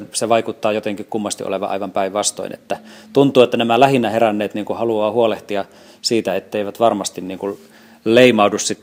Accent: Nilsiä, North Savo, Finland; also born or lived in Kiuruvesi; now in Helsinki, Finland; lapsuudessa Nilsiassa tai Kiuruvedellä seuroissa kävi ne paikkakunnan körttiläiset.

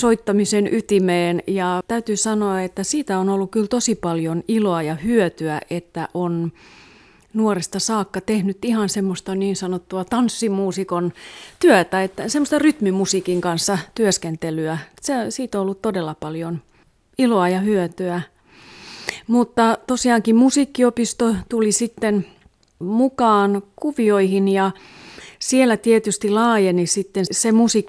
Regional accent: Espoo, Uusimaa, Finland; Olen kasvanut Espoossa. Mä oon hyvin espoolainen ja Kilossa omakotitalossa

